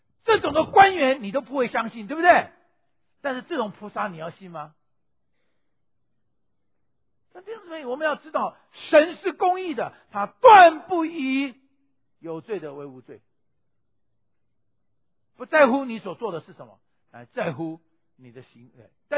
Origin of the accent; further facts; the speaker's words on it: Taiwan; 因为我从台湾来的